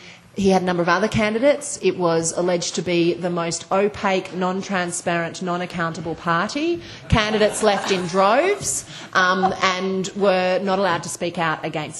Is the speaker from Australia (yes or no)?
yes; Australia; And you know, I'm an Australian